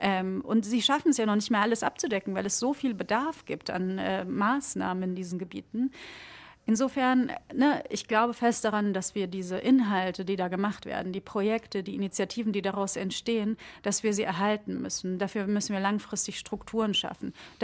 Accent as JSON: {"language": "German", "region": "Hesse", "country": "Germany", "said": "ich komme ja aus Hessen, da gibt es das nicht."}